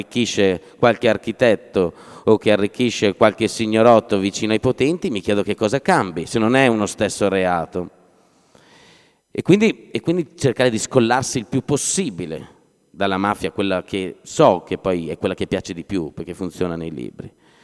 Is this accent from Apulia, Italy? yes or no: no; Lodi, Lombardy, Italy; Io vengo da Lodi, non so se conoscete Lodi.